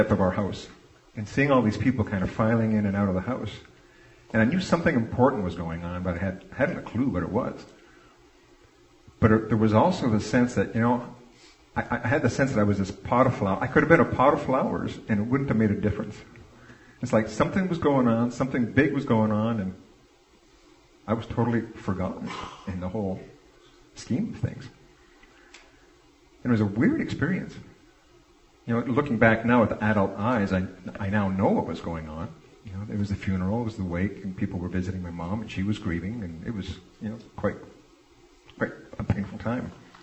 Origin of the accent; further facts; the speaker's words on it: Timmins, Ontario, Canada; And so, as you heard, I'm from Timmins.